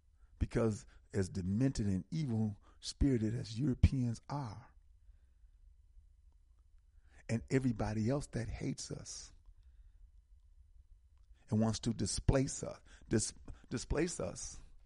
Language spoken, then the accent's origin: English; United States; We're American African. If I was in Jamaica, I'd be a Jamaican African.